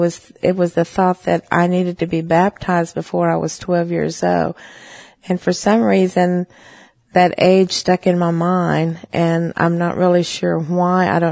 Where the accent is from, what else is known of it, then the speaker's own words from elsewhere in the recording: Wetumpka, Oklahoma, United States; now in Oklahoma City, United States; I'm of the Creek tribe, and I live in Oklahoma City, Oklahoma. I was born in Wetumpka, Oklahoma, and it was just a little bitty small town.